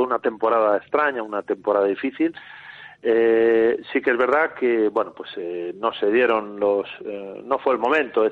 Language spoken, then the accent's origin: Spanish; Alicante, Valencian Community, Spain; para mí, que como sabéis, bueno, pues soy de Alicante